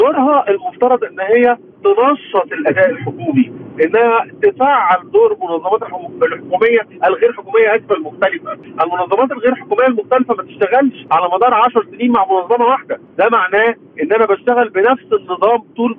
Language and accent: Arabic; Egypt; احنا عندنا في مصر في 2018 تم تغليظ العقوبة على خطف الأطفال بالتحديد